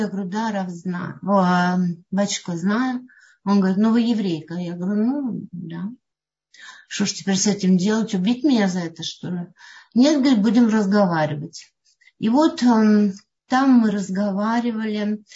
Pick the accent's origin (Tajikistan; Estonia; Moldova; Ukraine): Ukraine; Western Ukraine; born there; Хотя у меня в паспорте написано русская, у мамы написано гречанка. Родилась я в Западной Украине, где сейчас идет война и бесконечно плачет мое сердце об Украине.